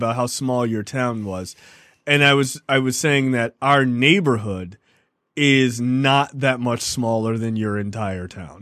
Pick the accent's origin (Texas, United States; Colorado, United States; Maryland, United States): Maryland, United States; I'm from Maryland, very blue.